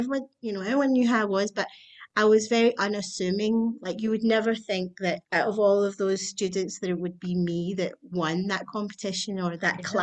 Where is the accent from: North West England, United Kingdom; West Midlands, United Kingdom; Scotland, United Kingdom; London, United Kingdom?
Scotland, United Kingdom; Glasgow; I mean, I came from Glasgow, came down with a portfolio, and I took it to the art school.